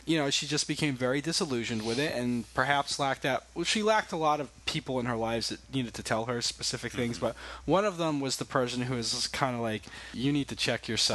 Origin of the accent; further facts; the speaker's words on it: Winchendon, Massachusetts, United States; I would have been in my hometown of Winchendon, Massachusetts, at the Beals Public Library.